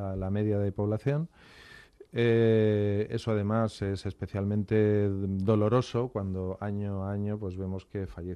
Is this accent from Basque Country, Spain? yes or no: no; Community of Madrid, Spain; now in La Iruela, Spain; yo soy madrileño. Soy madrileño y yo elegí La Iruela